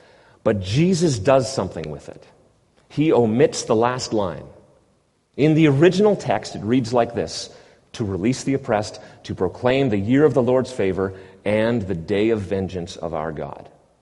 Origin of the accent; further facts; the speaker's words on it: Canada; which is such an indictment on me as a Canadian father.